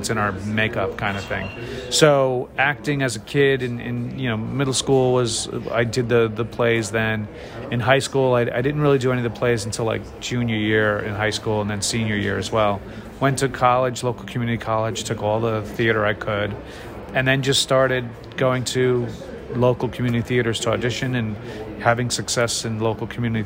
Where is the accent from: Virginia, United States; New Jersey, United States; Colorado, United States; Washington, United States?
New Jersey, United States; Old Bridge; also born or lived in New York City / Palisades Park; Then I was born in New York City in 1969. And then we lived in New York City until 1979. Then we moved over to Jersey, northern Jersey for 4 years in the Palisade Park area, and then down to the central Jersey area in the Old Bridge area